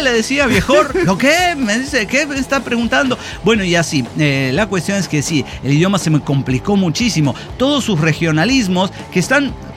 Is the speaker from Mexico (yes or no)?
yes; Linares, Nuevo León, Mexico; Bueno, y mi próximo regreso al bello y genial estado de Nuevo León, más específicamente a la tierra de los cadetes, que es mi pueblo. Linares.